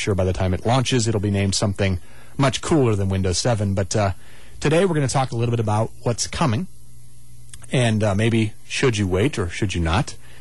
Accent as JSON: {"language": "English", "town": "Flagstaff", "region": "Arizona", "country": "United States", "tie": "born or raised there", "lives_now": "Phoenix, United States", "said": "I mean, I grew up in Flagstaff, so I wonder if that guy... You know, a lot of people from Flagstaff kind of migrate down here to Phoenix"}